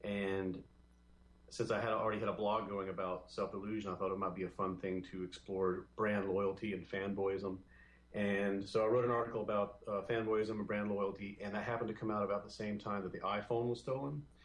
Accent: Mississippi, United States; I came from a very religious background. I'm from South Mississippi. I didn't go to a great high school.

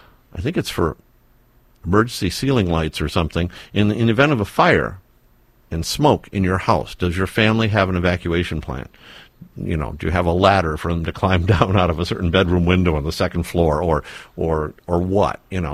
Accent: Detroit, Michigan, United States; when I was growing up in Detroit

